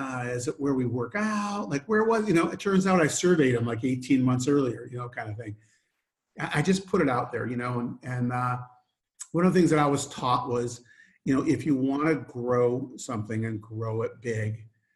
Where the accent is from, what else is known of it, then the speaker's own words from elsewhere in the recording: Michigan, United States; I grew up in Michigan in the snow, and I just realized I wanted to be in warmer weather.